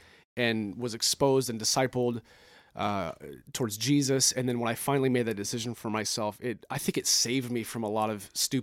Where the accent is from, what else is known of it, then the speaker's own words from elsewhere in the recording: Snohomish, Washington, United States; I'm actually from the area. I grew up in Snohomish.